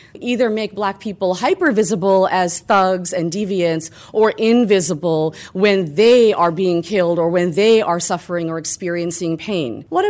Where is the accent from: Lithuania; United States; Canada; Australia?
Canada; I grew up in Canada